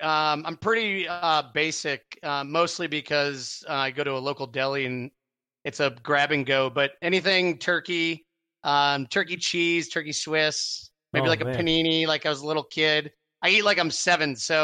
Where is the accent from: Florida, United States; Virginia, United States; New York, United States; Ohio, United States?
Ohio, United States; Cleveland; I thought the skiing made sense because I was from Cleveland.